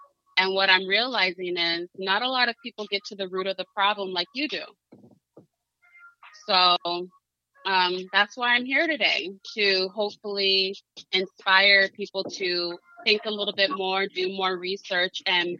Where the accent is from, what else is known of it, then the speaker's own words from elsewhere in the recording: Phoenix, Arizona, United States; But I'm from Phoenix, Arizona. I'm a mother of four.